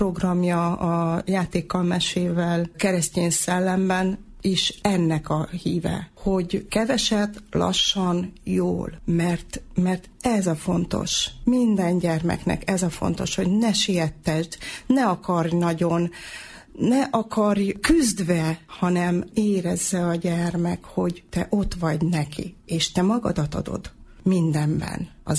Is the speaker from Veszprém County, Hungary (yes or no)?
yes; Várpalota, Veszprém County, Hungary; moved away as an adult; now in Debrecen, Hungary; De az óvónői hivatást Várpalotán kezdtem, tehát a szülővárosomban. Ott 2 évig dolgoztam, majd ugye az esküvő után költöztem Debrecenbe, és ennek már nagyon sok éve, mert tehát 87-ben költöztem Debrecenbe